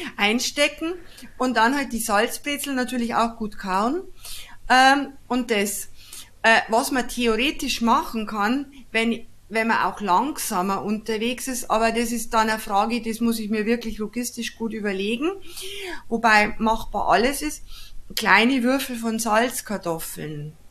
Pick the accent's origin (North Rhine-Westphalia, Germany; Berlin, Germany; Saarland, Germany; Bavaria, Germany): Bavaria, Germany; Bei uns in Bayern gibt es da etwas Ähnliches als, das heißt Kartoffelkäse.